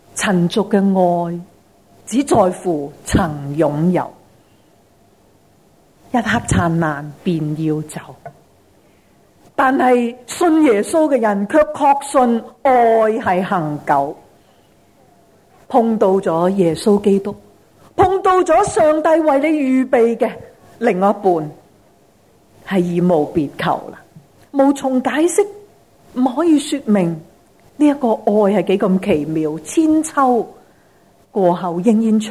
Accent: Hong Kong; 我们香港人多谢他

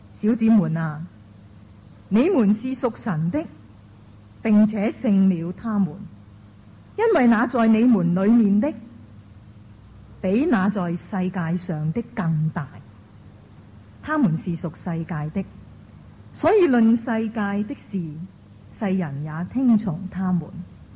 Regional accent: China; 我回家信我中国人拜那些菩萨，我妈成罗神主牌咁等住我拜

